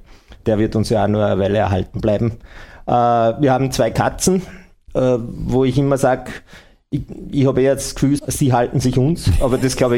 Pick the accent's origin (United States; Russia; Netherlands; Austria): Austria; Bad Großpertholz, Lower Austria; Ich bin 1964 geboren. Ich stamme aus dem Bezirk Münd. Das ist ja auf der niederösterreichischen Seite der Nachbarbezirk zur Freistadt. Bin in Bad Großbertholz aufgewachsen bei meiner Großmutter.